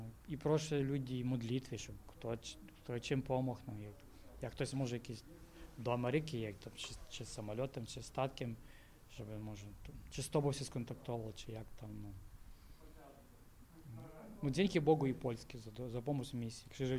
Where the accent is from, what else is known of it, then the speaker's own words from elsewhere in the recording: Ukraine; Polish is a second language; Jestem Ukraińcem, tak? Ojciec miał polskiego pochodzenia